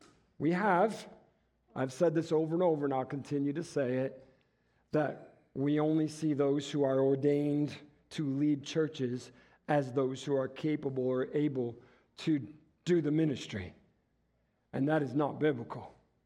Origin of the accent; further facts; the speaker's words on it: Detroit, Michigan, United States; I was raised in Detroit, Michigan metro area, predominantly African-American community.